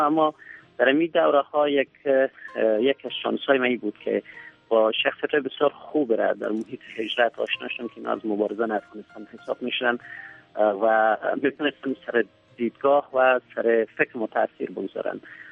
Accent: Kabul, Afghanistan; سنین تقریبا حدود 45 سال هست، از سال 48 در کابل در منطقه فاضل بیگ به دنیا آمدیم. در سنت‌های ابتدایی را در مکتب قلعه کاشف بودیم

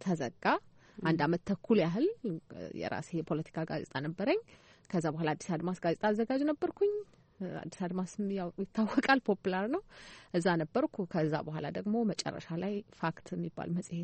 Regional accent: Dire Dawa, Ethiopia; now in Addis Ababa, Ethiopia; ድሬዳዋ ነው ተወልጄ ያደኩት እዛ ድሬዳዋ ነው እንግዲህ መጀመሪያ ደረጃ ትምህርቴን የተማርኩት ከዛ በኋላ አዲስ አበባ ስመጣ

